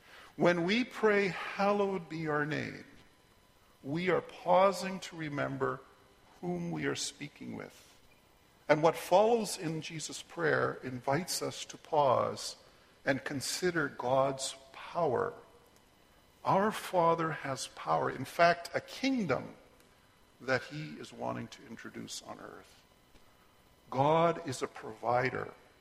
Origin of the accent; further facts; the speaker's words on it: Canada; now in Korea; As a Canadian living in Korea, I had a hard time adjusting to a hierarchical lifestyle.